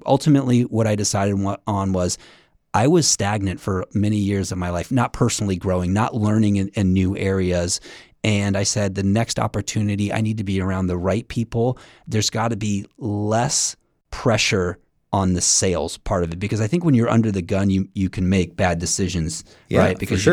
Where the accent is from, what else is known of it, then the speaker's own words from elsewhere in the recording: Florida, United States; moved away as an adult; now in San Diego, United States; Well, moving to San Diego at first was a little bit of a challenge. I come from Florida, a no income state.